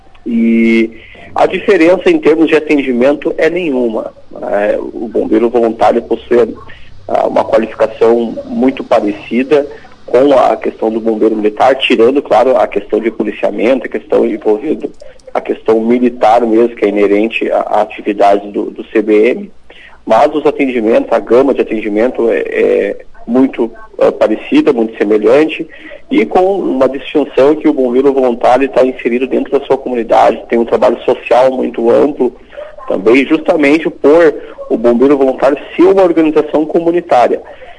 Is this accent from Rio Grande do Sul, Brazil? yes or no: yes; São Sebastião do Caí, Rio Grande do Sul, Brazil; nós estamos aqui na região do Vale do Caí, eu sou de São Sebastião do Caí, mas a gente está no pé da serra, como a gente chama